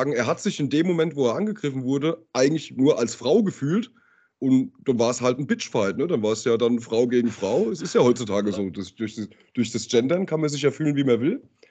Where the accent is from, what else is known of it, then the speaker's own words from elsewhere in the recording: Höchst, Hesse, Germany; Wir kommen halt aus Höchst, ne?